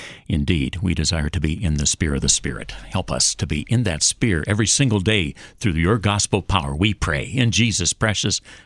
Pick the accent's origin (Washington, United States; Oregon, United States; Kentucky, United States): Kentucky, United States; also born or lived in Wisconsin; Well, I was born in Wisconsin, raised in Kentucky.